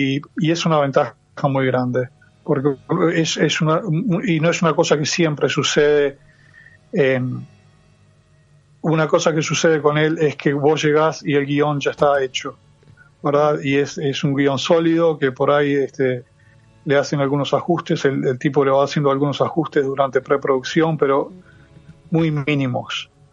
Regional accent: Montevideo, Uruguay; Soy de Malvin, sí. Me crié en Malvin.

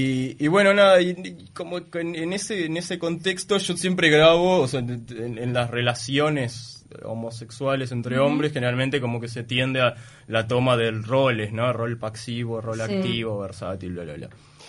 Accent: Uruguay; les parecía interesante que soy uruguayo y que en Uruguay está visto como a nivel mundial o a nivel internacional como un país de avanzada

